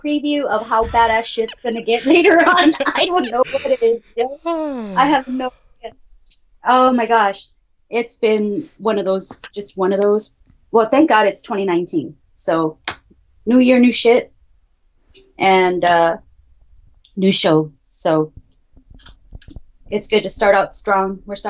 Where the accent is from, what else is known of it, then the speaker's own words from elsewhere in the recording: Texas, United States; Don't talk about fences. I'm from Texas.